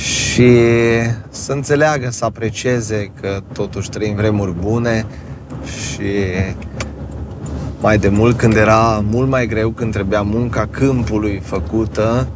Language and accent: Romanian; Alba Iulia, Alba County, Romania; Aici m-am născut, în Alba Iulia. Tata este din Zalău, din Sălaj, din Horatul Craznei. Mama de lângă Alba Iulia, din Bucerdea Vinoasă.